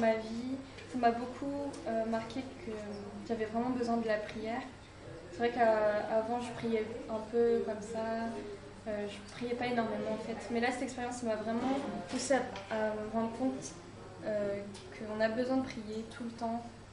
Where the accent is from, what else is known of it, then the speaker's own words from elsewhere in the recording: Paris, Île-de-France, France; je viens de Paris, mais en France c'est tellement laïque partout